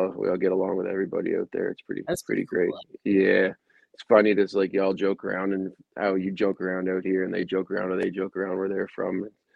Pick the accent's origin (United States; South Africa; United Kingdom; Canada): Canada; Prince Edward Island; The Maritimes. I grew up in Prince Edward Island.